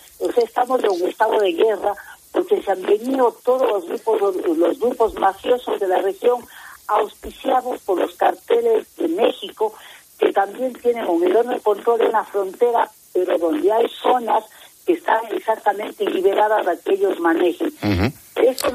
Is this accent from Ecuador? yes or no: yes; Ecuador; En este momento estamos recién como ecuatorianos asimilando el horror de haber visto el asalto a un canal de televisión